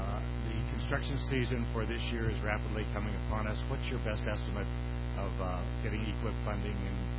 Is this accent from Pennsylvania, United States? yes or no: yes; Pennsylvania, United States; Madam Secretary … from Pennsylvania.